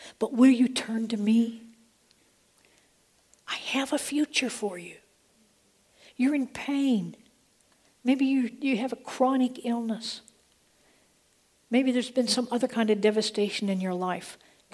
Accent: Nebraska, United States; I was from Midwest Nebraska. I grew up in farming country.

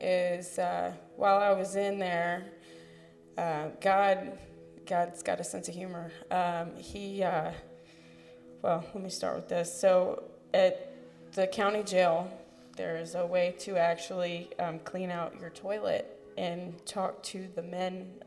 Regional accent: Harrisburg, Virginia, United States; Yes, I did. Harrisburg, Virginia.

